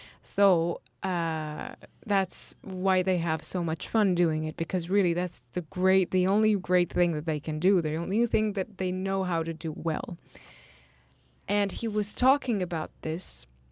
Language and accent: English; Italy; English is a second language; And I come from a European country where we're not so rowdy. And I come from Italy.